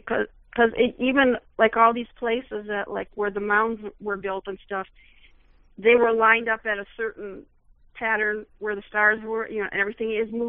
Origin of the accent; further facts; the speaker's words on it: Illinois, United States; I'm from Illinois, and I never knew that we had a triangle in Illinois.